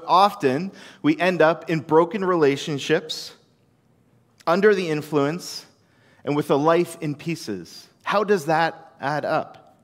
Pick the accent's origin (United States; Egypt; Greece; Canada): Canada; the queen at that time, or the king now, is my head of state, is the head of Canada, and as Canadian citizens, is our head